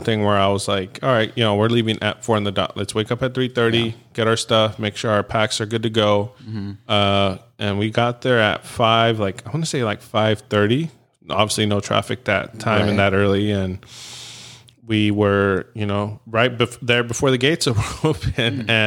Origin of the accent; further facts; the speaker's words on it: California, United States; Like, me being from, you know, born and raised in Orange County, I was like, oh yeah, we're close to everything.